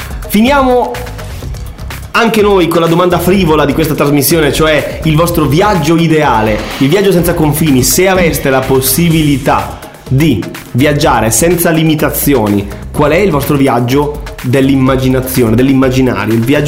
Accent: Lombardy, Italy; Io vengo dalla provincia di Brescia, a posto di grandi ubriaconi, no? Sai quei posti di provincia in montagna, non c'è niente da fare, il sabato sera tutti bevono.

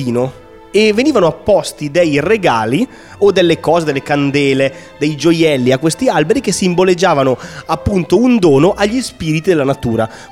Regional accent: Lombardy, Italy; per me che sono lombardo, estate, perché da noi c'è meno 20 e la neve alta fino alle ginocchia

